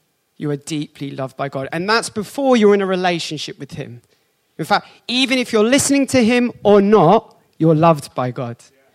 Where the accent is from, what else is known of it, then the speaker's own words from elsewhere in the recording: United Kingdom; Yes, I'm British. There you go.